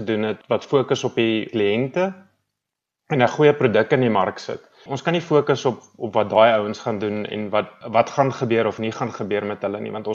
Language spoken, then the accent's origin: Afrikaans; Odendaalsrus, Free State, South Africa; now in Johannesburg, South Africa; ek het groot geword in Oornalsrus en daar skool gegaan tot matriek. Toe het ek by Koffsies geswat, soos jy sê, as 'n geoktrooieerde rekenmeester en daar klaargemaak met my honeurs. En toe direk daarna het ek opgetrek Johannesburg toe